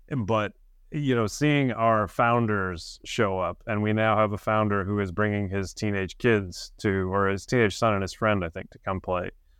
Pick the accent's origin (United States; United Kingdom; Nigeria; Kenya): United States; New England; now in Quebec City, Canada; I'm originally from New England